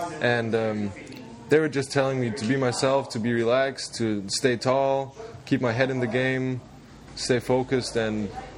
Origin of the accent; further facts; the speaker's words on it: Pulheim, North Rhine-Westphalia, Germany; English is a second language; also born or lived in United States; I'm from Pulheim in Germany.